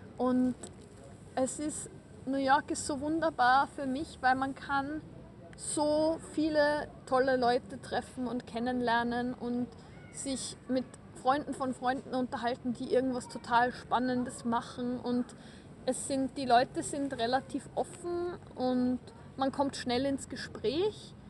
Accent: Vienna, Austria; wie ich bin in Wien aufgewachsen, wie ich Wien nie gefunden habe.

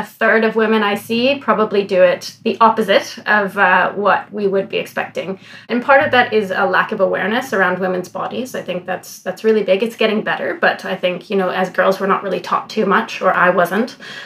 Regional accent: Vancouver, British Columbia, Canada; So I was born and raised in Vancouver.

